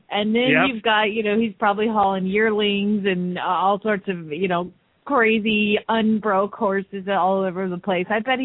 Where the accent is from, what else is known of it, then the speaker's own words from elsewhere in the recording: Phoenix, Arizona, United States; from Phoenix, Arizona